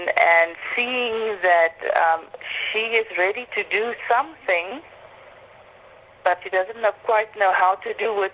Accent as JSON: {"language": "English", "town": "Grahamstown", "region": "Eastern Cape", "country": "South Africa", "tie": "born or raised there", "lives_now": "Mexico City, Mexico", "said": "Well, I'm South African, and I grew up in a little town called Grahamstown in the Eastern Cape Province in South Africa."}